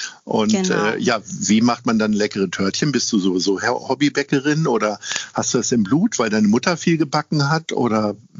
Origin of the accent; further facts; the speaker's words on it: Lower Saxony, Germany; Ich komme ja nur aus Niedersachsen und komme nicht so weit rum, bin ja hier in Hamburg leben geblieben.